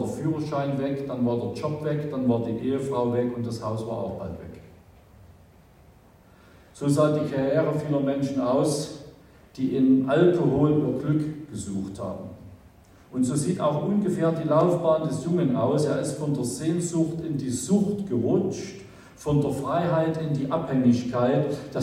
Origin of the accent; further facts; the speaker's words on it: Saxony, Germany; Ich komme ja aus Sachsen, ich wohne im Vogtland.